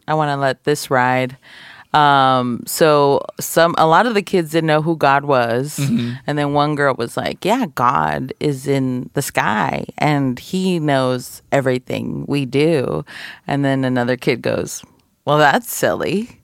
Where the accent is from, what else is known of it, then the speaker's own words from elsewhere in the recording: Laredo, Texas, United States; I grew up in Laredo, Texas.